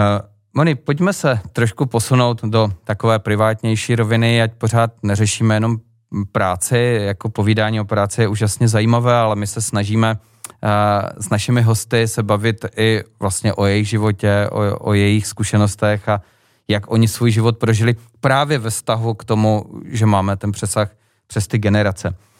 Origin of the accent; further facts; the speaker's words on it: Olomouc, Olomouc Region, Czechia; já jsem Olomoučák a do Rožnova to mám necelou hodinu jízdy.